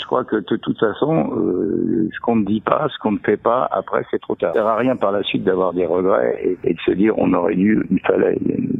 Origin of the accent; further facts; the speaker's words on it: Paris, Île-de-France, France; Oui, à Paris, 4e, et j'ai vécu tout le temps, toute mon enfance dans les Halles.